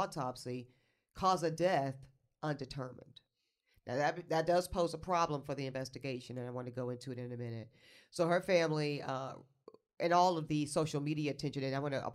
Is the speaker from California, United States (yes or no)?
no; Charlotte, North Carolina, United States; Charlotte, North Carolina native, my hometown, where I was raised and grew up.